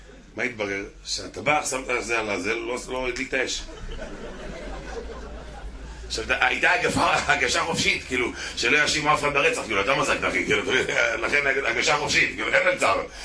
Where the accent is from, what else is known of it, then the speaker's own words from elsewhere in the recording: Holon, Tel Aviv District, Israel; אני באתי מחולון.